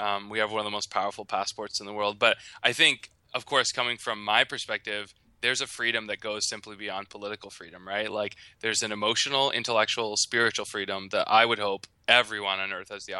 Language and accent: English; Canada; Well, I'm Canadian, so it is easier for us to get into North Korea.